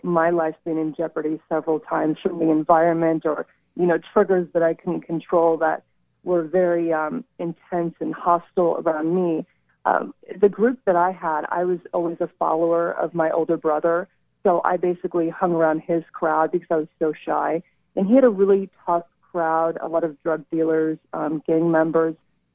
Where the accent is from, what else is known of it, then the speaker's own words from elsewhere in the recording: California, United States; what I discuss in the book is my environment, mostly growing up in the East Bay of Northern California.